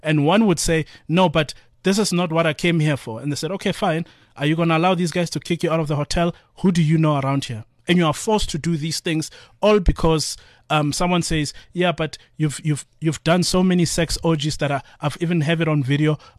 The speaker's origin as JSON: {"language": "English", "town": "Atteridgeville", "region": "Gauteng", "country": "South Africa", "said": "Attridgeville."}